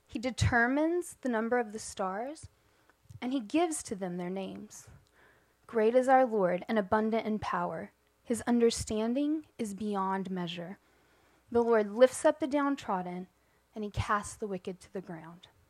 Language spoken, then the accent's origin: English; Odessa, Texas, United States; I grew up in Texas. I grew up in West Texas, Odessa.